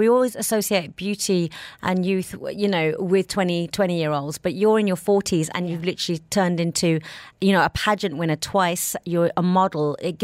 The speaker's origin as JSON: {"language": "English", "region": "England", "country": "United Kingdom", "tie": "born there", "said": "Or is it because I was born in England? I am an Indian."}